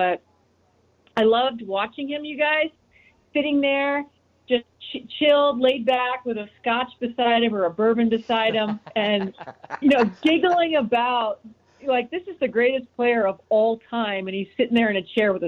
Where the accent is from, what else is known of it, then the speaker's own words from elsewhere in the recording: Canada; First of all, I was obsessed growing up in Canada with the Chicago Bulls. I mean, when they won six titles, I was – if they lost the game during the regular season, as a young girl in Canada, I would cry.